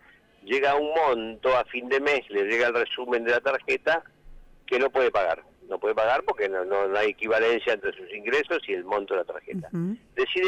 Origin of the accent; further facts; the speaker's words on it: Lomas de Zamora, Buenos Aires Province, Argentina; yo soy de Loma de Zamora